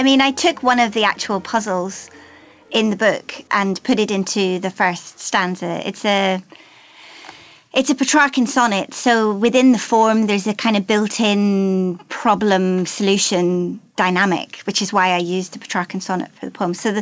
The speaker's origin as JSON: {"language": "English", "town": "Belfast", "region": "Northern Ireland", "country": "United Kingdom", "also_born_or_lived": "New Zealand", "said": "And you know, I was away from Northern Ireland for almost 10 years."}